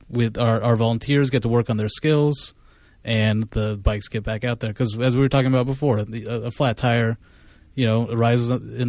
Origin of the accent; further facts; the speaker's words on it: Salinas, California, United States; I'm actually from Salinas, where he actually grew up.